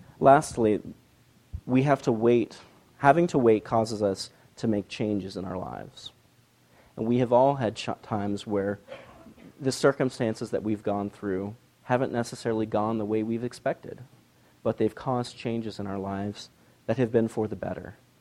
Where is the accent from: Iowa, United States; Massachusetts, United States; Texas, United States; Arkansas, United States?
Texas, United States; San Antonio; I am from San Antonio, Texas. We have a pretty good basketball team out there